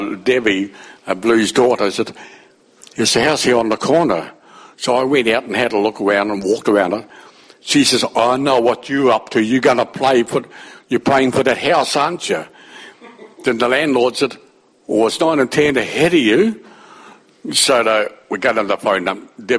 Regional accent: Wellington, New Zealand; I was brought up in the Honda Compassion in Island Bay in Wellington.

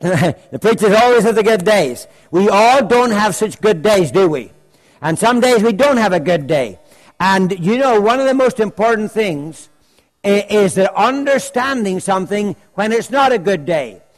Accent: Ireland; the wonderful thing about being Irish is you get to saying things three times.

